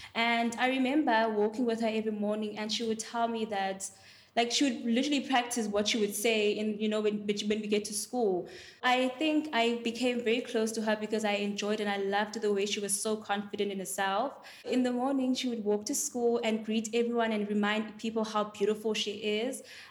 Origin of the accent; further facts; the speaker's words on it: South Africa; I am a South African YouTuber, a content creator, and a model.